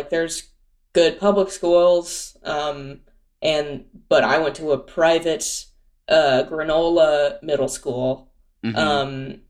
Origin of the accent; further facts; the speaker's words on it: Pasadena, California, United States; also born or lived in Orange County, California; I was born in Orange County. They had an apartment in Orange County. And then before I can remember, they moved to Pasadena.